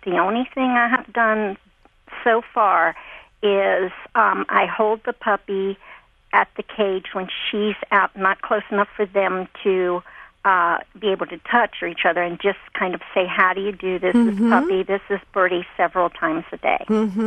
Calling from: Hedgesville, West Virginia, United States; And I'm from Hedgesville, West Virginia.

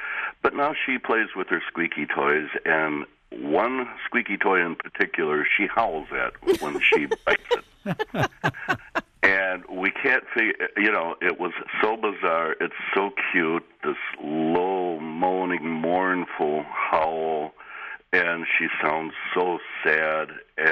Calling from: Richmond, Illinois, United States; I'm in Richmond, Illinois, up near the Wisconsin-Illinois border.

